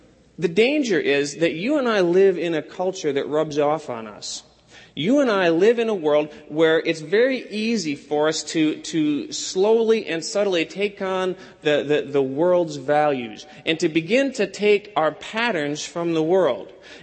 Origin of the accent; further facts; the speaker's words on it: Wisconsin, United States; Yeah, I'm from Wisconsin, I admit it. It's a sickness that I can't shake.